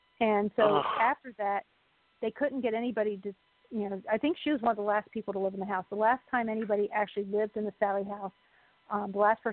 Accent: United States; like I've had to tell a whole bunch of people, I'm Indian. I don't care what you call me as long as you don't call me a bad word.

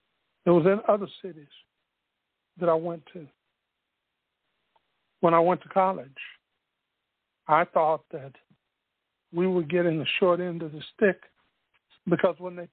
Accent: Spartanburg, South Carolina, United States; born there; That's why I was born in the Spartanburg General Colored Hospital, because they weren't going to spend the same on it as they did any other.

